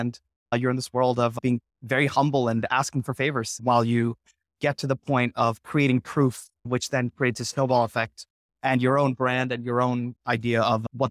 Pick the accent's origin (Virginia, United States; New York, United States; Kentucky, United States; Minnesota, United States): New York, United States; also born or lived in India; now in San Francisco Bay Area, United States; I'm an Indian American immigrant. Been here for many decades, grew up in New York, but moved out to the Bay Area a while back. Shout out to Kerala.